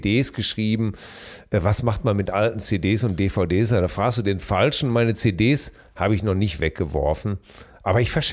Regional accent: Hamm, North Rhine-Westphalia, Germany; Bei uns in Hamm gibt es auch einen Spezialausdruck, der heißt Jaust.

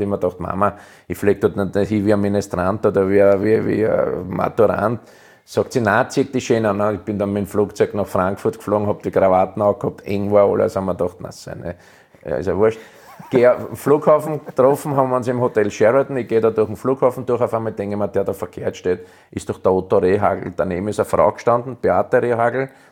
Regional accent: Austria; eigentlich hätte ich Fußballer des Jahres werden müssen in Deutschland und das als Ösi. Musst du dir vorstellen, ich war ja vorher der Schluchtenscheißer und hin und her so die Spitznamen für die Österreicher

